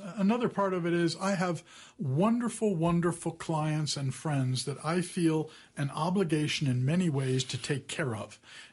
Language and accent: English; Italy; I grew up in Italy.